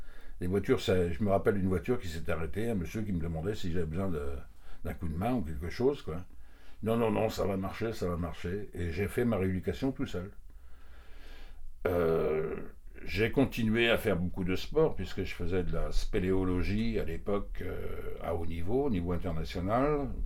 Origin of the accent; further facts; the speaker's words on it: Beauvais, Hauts-de-France, France; 68 ans et je vis à Poulgoisec, dans le Cap Sizun, depuis déjà 40 ans. Je suis originaire de l'Oise, de Beauvais, d'une famille de 6 enfants, mon père maçon-paveur, maman à la maison.